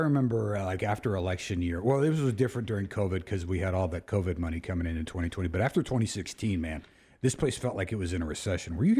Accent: Appalachia, United States; I'm from Appalachia, so I got a lot of family that were affected

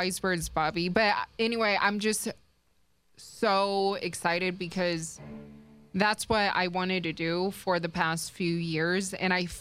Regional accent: Las Vegas, Nevada, United States; And lastly, because I am from Las Vegas and we are growing in Major League Sports

